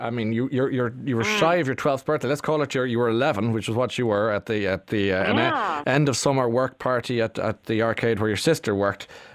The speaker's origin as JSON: {"language": "English", "country": "Ireland", "said": "Oh yeah, absolutely. Sure, I'm Irish."}